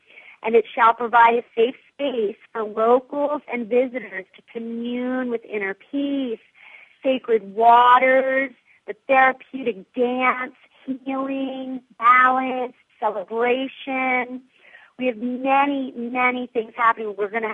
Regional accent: New York, United States; I was born and raised in New York. I go for it.

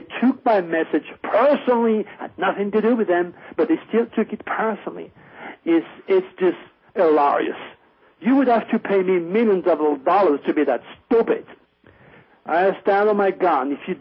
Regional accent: France; I am referring to a lunatic from my hometown, from France, from my home country.

